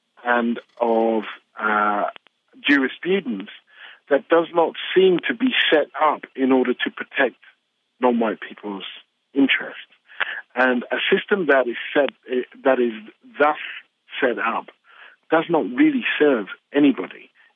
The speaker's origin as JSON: {"language": "English", "country": "United Kingdom", "said": "I'm British, and in general, British people don't carry guns."}